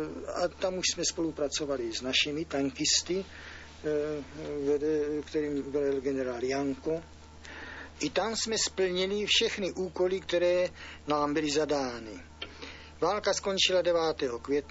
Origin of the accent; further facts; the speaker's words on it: Olomouc, Olomouc Region, Czechia; letěl jsem přes mé rodné město, kde žila moje matka